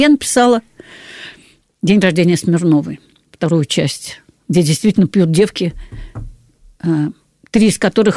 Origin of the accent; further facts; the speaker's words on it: Moscow, Russia; Я сказала: «Я из Москвы.